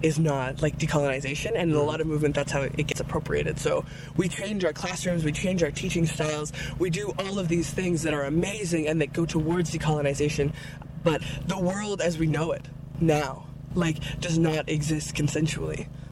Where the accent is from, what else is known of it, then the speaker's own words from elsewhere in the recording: Manahuac, Nicaragua; now in Edmonton, Canada; I am from Manahuac, Nicaragua territory. That's my motherland. I am Quexala, I'm Mestiza, and I usually live in a Miskwichiwas Galigan or Beaver Hills House, or what's called now Edmonton, Alberta, Canada